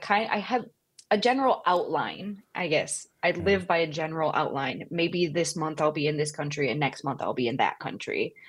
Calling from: Bermuda; I am calling in from Bermuda today.

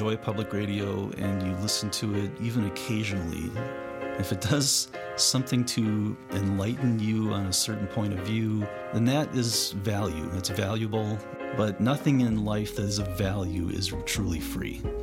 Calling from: Milwaukee, Wisconsin, United States; from Milwaukee, Wisconsin.

